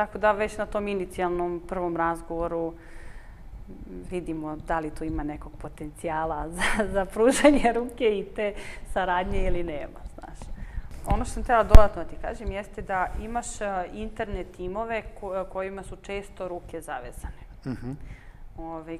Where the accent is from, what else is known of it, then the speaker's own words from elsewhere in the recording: Serbia; pošto potičem iz Srbije